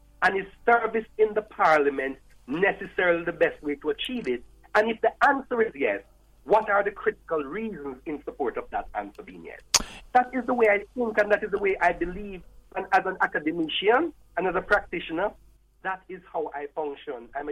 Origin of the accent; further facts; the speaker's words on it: Jamaica; I am Jamaican. And I am no more Jamaican than anybody in the diaspora, quite frankly.